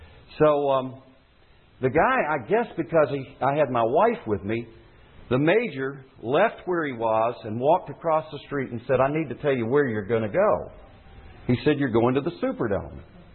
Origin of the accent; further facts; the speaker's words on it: Alexandria, Louisiana, United States; we're from Alexandria and we're here to pick people up with the convoy in front of us here.